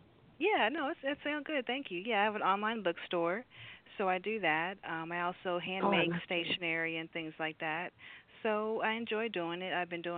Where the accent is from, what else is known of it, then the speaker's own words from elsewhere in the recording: Mississippi, United States; now in Tampa, United States; But I'm originally from Mississippi. I now live in the Florida area, in the Tampa area.